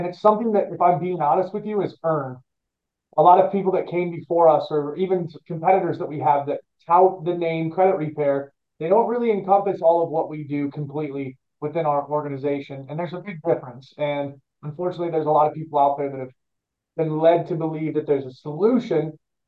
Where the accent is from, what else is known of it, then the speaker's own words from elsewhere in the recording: Cedar Rapids, Iowa, United States; But myself, I live in Cedar Rapids, Iowa. I'm a Midwesterner, born and raised in this area.